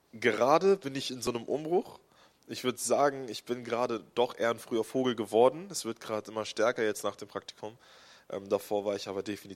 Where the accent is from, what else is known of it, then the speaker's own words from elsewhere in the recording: Sigmaringen, Baden-Württemberg, Germany; born there; also born or lived in Celle; now in Hesse, Germany; genau, ich bin 23 Jahre alt, ich wurde in Sigmaringen geboren, in Baden-Württemberg, bin dann mit meiner Familie irgendwann nach Celle und dann für Studium hier nach Hessen gezogen.